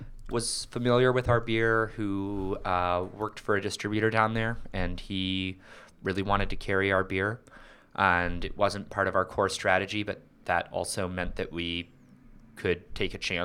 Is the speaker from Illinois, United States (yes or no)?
yes; Chicago, Illinois, United States; We grew up in Hyde Park.